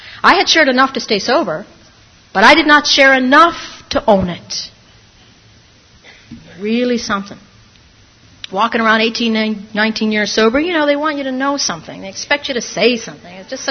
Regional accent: Ireland; Now, I'm Irish.

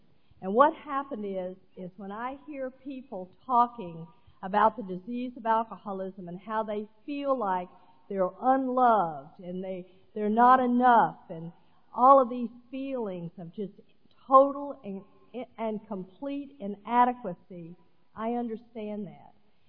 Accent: Texas, United States; because I was raised in the Baptist church, and I am a Texan born and raised. And I was born in Texas, right where they took the Bible Belt and gave it an extra pull.

